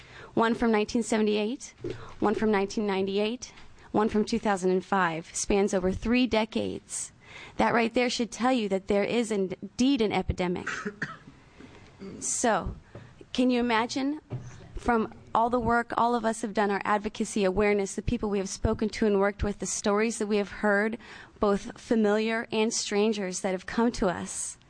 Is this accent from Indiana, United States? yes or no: yes; Indiana, United States; I would like to give you a short summary of my story. I am from Indiana.